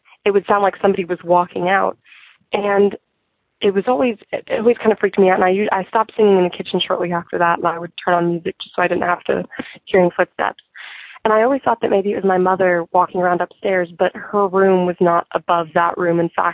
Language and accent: English; Arkansas, United States; I'm from Arkansas, and I am 17 years old